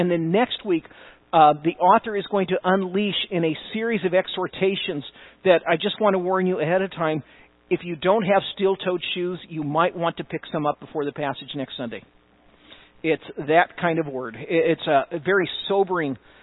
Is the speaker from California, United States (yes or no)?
yes; Santa Rosa, California, United States; growing up in Santa Rosa, a lot of times we would head down to San Francisco.